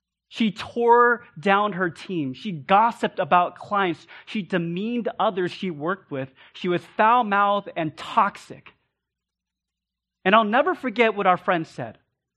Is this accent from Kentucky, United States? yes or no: no; Sacramento, California, United States; I was born and raised in Sacramento, as Pastor Eric mentioned. In high school, our family moved to a new part of the city